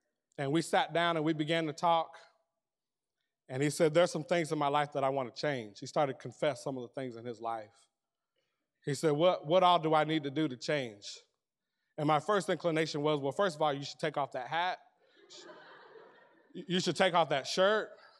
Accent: Maryland, United States; And I'm from the city. I'm from Maryland, D.C. area.

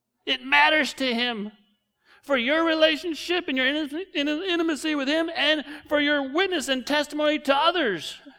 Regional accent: Wisconsin, United States; born there; I'm a huge Green Bay Packers fan because I was born in Wisconsin.

